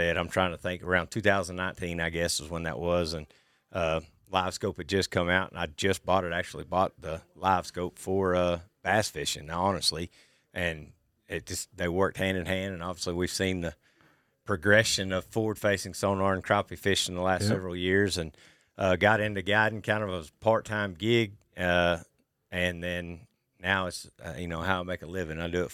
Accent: Meade, Oklahoma, United States; I'm from Meade, Oklahoma, which is right on the banks pretty much of Lake Texoma. Grew up in southern Oklahoma and cut my teeth there on Texoma crappie fishing.

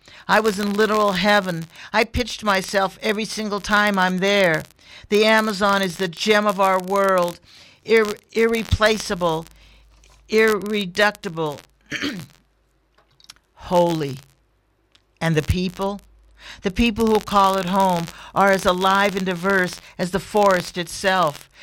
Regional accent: Alberta, Canada; I'm from Treaty 6 territory in Alberta. The prairies, the Rocky Mountains are 3 hours from my front door

